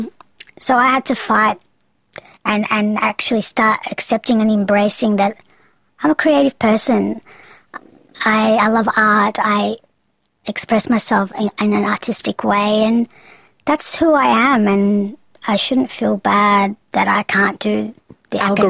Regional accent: Australia; I grew up in Australia, predominantly, and I grew up in a very Australian culture, surrounded by different cultures in Australia.

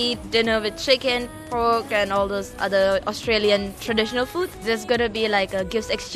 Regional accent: Thailand; from Thailand.

